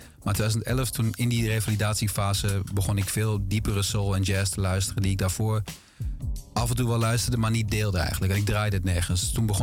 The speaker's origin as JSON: {"language": "Dutch", "town": "Enschede", "region": "Overijssel", "country": "Netherlands", "moved": "yes", "lives_now": "Amsterdam, Netherlands", "said": "Ik denk vanaf 2013, 14 ongeveer, toen ik naar Amsterdam verhuisde. Ik kom uit Enschede oorspronkelijk."}